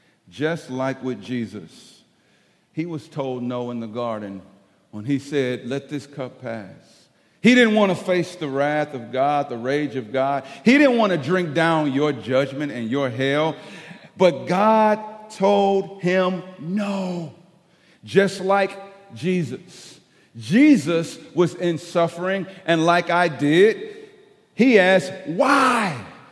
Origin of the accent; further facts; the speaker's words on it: East St. Louis, Illinois, United States; So I was raised in East St. Louis. We moved to Texas, and the Lord saved me and pursued me in Louisiana